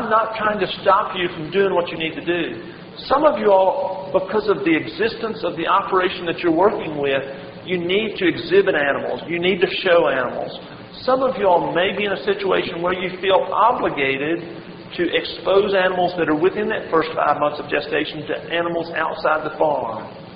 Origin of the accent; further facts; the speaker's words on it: Kentucky, United States; I come from Central Kentucky. My father runs a farm supply center there in Central Kentucky, has for the past 25 years.